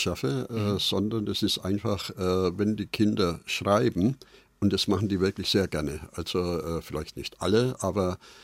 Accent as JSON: {"language": "German", "town": "Aschfeld", "region": "Bavaria", "country": "Germany", "tie": "born or raised there", "said": "Also geboren bin ich tatsächlich in Aschfeld. Das ist ein kleines Dorf im Landkreis Mönchspessart."}